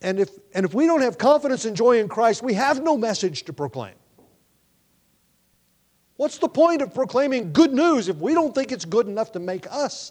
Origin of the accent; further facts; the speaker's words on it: United States; Yes, I'm an American citizen and ought to do what I can as an American to promote the America I grew up